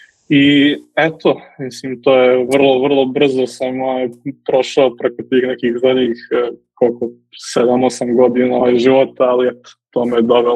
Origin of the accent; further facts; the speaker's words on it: Coast, Montenegro; now in Podgorica, Montenegro; Ja sam iz Crne Gore, rodio sam se na Primorju, ali nekih zadnjih desetak godina živim u Podgorici.